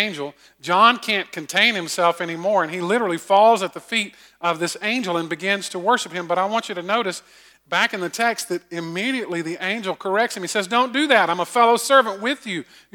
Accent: Augusta, Georgia, United States; I grew up in Augusta.

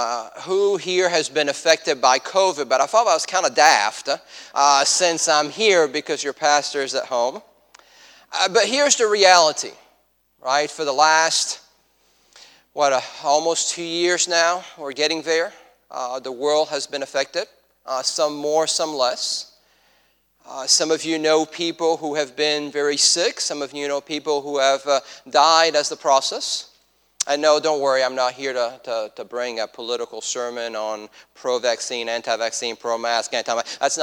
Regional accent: Italy; accent: French; English is a second language; moved away as an adult; now in United States; If you're picking up on an accent, it's there for a reason. I am French. Born and raised in Italy, and in 1991, I came to the States to go to Georgia Tech.

